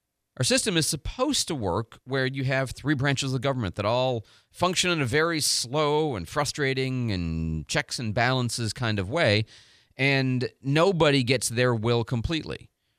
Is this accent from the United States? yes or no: yes; United States; just as an American who believes generally in almost everything he's trying to accomplish